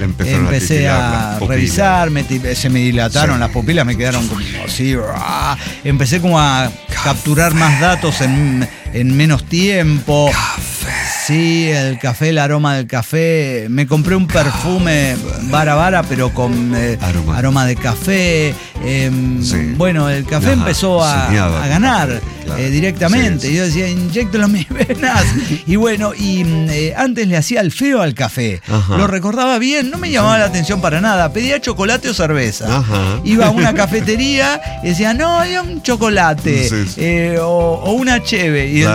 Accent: Mexico City, Mexico; No, todos somos chilangos acá, güey.

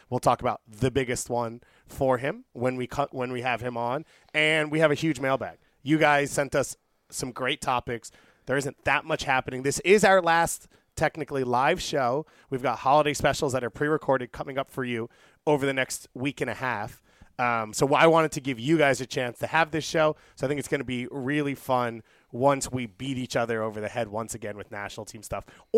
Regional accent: New York, United States; I'm a New Yorker, so I'm, like, required to.

